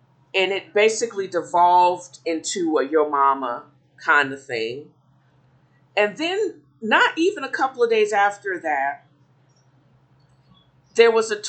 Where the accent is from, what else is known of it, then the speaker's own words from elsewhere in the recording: Tennessee, United States; my awareness and my concern about the rising numbers now in my home state of Tennessee